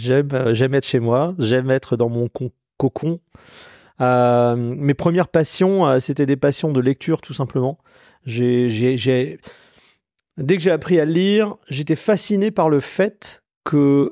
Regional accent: Colmar, Grand Est, France; moi j'ai grandi en Alsace. À Colmar, famille, bah écoute, papa, maman, mon petit frère, ma petite sœur, et une famille, j'ai envie de presque dire traditionnelle, d'immigrés portugais

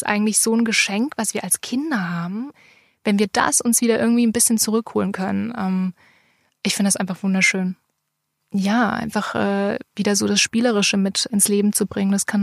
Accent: Baden-Württemberg, Germany; Also aus dem Badischen, wo ich herkomme, sagt man wunderfitzig.

